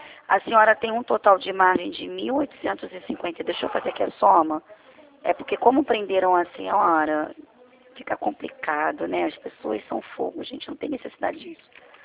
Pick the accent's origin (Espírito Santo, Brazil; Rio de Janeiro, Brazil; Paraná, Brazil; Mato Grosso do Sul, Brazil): Rio de Janeiro, Brazil; Eu sou do Rio.